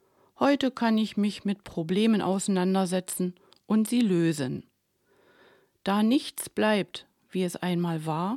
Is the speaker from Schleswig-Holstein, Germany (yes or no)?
no; Thale, Saxony-Anhalt, Germany; also born or lived in Halle; Ich bin in Halle an der Saale geboren, dann in Thale aufgewachsen.